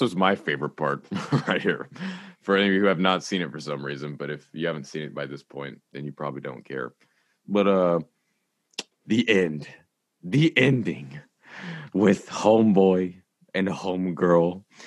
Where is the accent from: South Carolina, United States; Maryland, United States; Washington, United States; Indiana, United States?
South Carolina, United States; Hey, I'm from South Carolina.